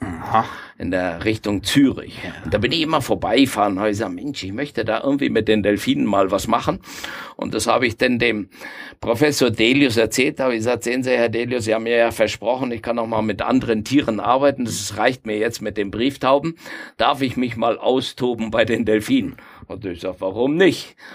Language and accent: German; Argentina; German is a second language; Und ich stamme ja aus Argentinien und habe dort auf der Halbinsel Valdez mit Glattwalen gearbeitet.